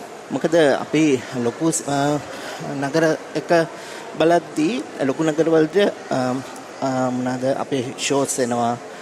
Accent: Kirinda, Southern Province, Sri Lanka; born there; ඔව්, මම ඉපදුනේ මාතර කිරින්ද කියන ගමේ. ඊට පස්සේ ඉස්කෝලේ යන්නේ මාතර රාහුල විද්‍යාලයට.

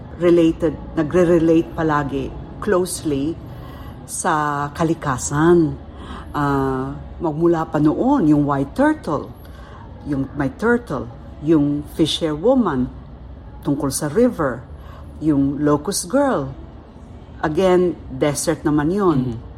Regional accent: Bicol Region, Philippines; galing ako sa Bicol. Tubo akong Bicol, doon ako pinanganak, doon ako lumaki. At nag-aral din hanggang university.

